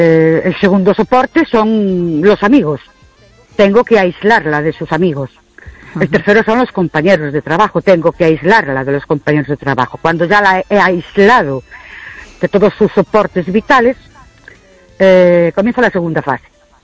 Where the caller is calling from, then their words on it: Ourense, Galicia, Spain; de Orense.